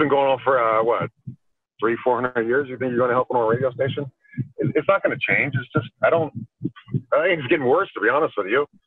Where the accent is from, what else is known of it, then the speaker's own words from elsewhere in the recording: Philadelphia, Pennsylvania, United States; I came from Philadelphia in the 80s, which was about as racist as you can get.